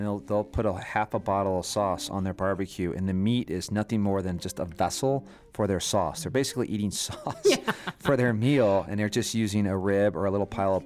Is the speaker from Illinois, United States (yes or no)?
no; St. Louis, Missouri, United States; I'm from St. Louis originally, and more people consume more sauce per capita in St. Louis than any other city in the United States.